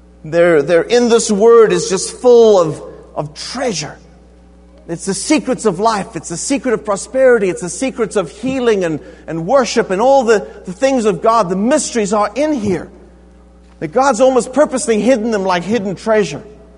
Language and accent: English; South Africa; I grew up in South Africa. I grew up in a very sort of rigid British boarding school.